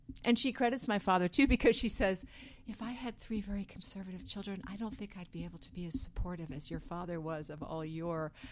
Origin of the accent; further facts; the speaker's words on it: New England, United States; also born or lived in Manhattan, New York; I was born in Manhattan, but I really consider myself hailing from New England. That's where my sensibility was really formed.